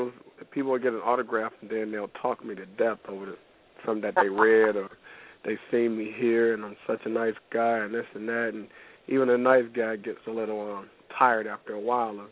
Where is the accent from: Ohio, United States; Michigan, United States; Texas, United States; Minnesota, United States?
Michigan, United States; Detroit; That was here in Michigan. I'm from Detroit, Michigan, and that was here in the hometown.